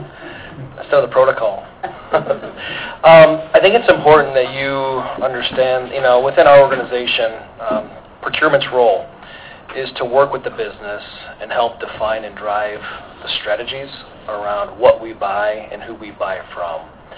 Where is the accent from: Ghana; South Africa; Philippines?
South Africa; As far as we're concerned, we're proudly South African, and we'll continue to be.